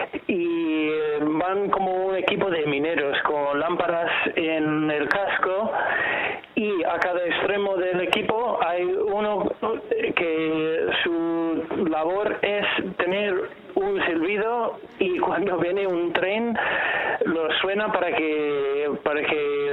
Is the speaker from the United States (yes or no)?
yes; United States; Ahí, yo, que soy de Estados Unidos, el cantante principal y compositor de la mayoría de los temas